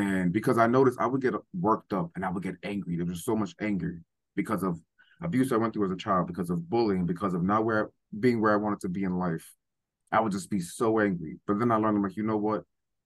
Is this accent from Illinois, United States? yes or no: no; Bronx, New York, United States; Oh, well, I mean, I'm from the Bronx, so it was very much like that.